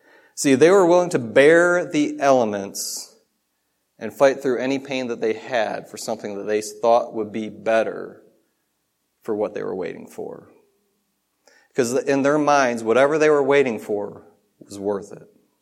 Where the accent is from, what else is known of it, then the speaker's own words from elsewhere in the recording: Michigan, United States; And you guys know I grew up in Michigan, so it's a little bit colder up there than down here.